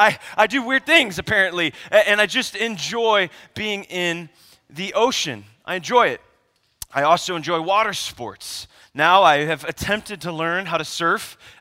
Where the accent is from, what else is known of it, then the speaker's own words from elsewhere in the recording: Arizona, United States; moved away; I grew up here in Arizona. I wasn't born here, but at 7 years old, I moved here. And like many Arizona people, I am a wannabe Californian.